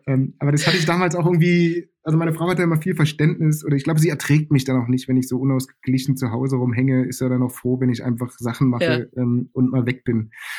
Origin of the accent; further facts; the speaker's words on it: Berlin, Germany; Groß geworden bin ich im Westen von Berlin